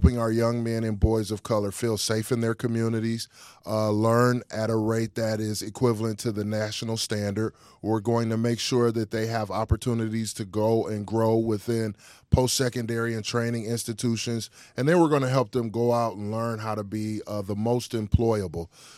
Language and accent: English; Detroit, Michigan, United States; So I grew up in Detroit on 7 Mile and Van Dyke, okay. 7 Mile and Myers. I was all over the city.